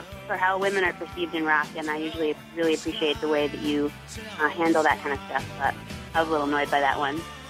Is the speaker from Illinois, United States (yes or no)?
yes; Chicago, Illinois, United States; I'm from Chicago.